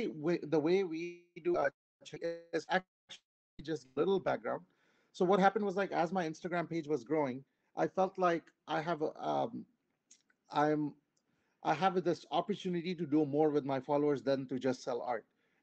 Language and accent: English; Chicago, Illinois, United States; I am from Chicago, Illinois, and I'm 36 years old